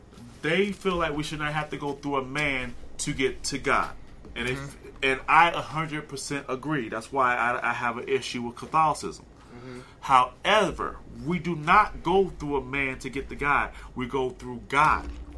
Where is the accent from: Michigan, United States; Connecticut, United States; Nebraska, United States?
Connecticut, United States; Bridgeport; For those who don't know, if you haven't guessed, I'm from Bridgeport, Connecticut.